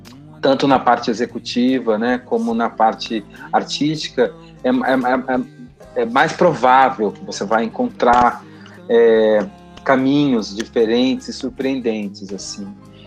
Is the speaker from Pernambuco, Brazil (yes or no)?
no; Londrina, Paraná, Brazil; moved away as an adult; now in São Paulo, Brazil; eu vim de Londrina duas vezes para cá, para São Paulo.